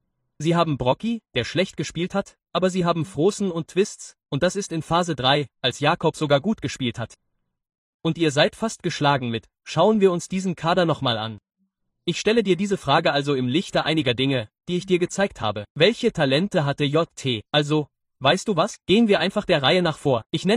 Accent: England, United Kingdom; Wo ich herkomme, in England

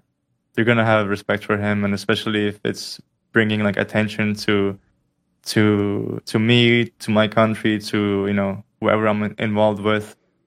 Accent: Estonia; first language Estonian; English is a second language; I've basically never played in a team where I would speak Estonian, my mother language.

